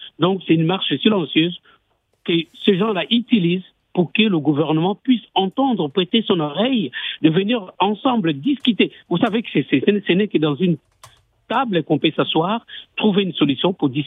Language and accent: French; DR Congo; moi je suis de la République démocratique du Congo